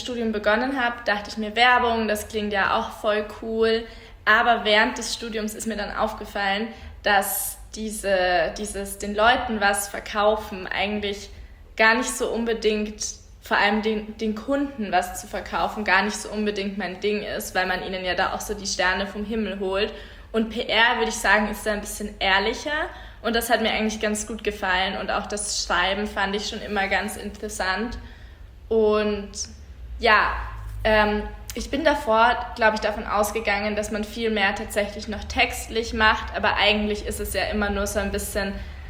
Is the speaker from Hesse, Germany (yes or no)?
no; Bavaria, Germany; also born or lived in Munich; now in Vienna, Austria; ich bin in einer Kleinstadt in Bayern aufgewachsen.